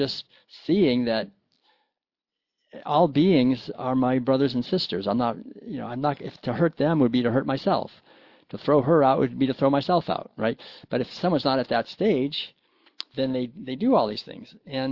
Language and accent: English; United States; I was from the United States.